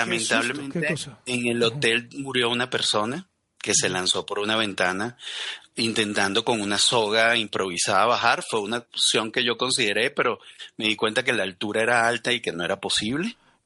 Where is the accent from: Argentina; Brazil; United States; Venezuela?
Venezuela; also born or lived in Spain; Yo soy español venezolano y solo tenía el español en mi bolsillo y tomé también el venezolano.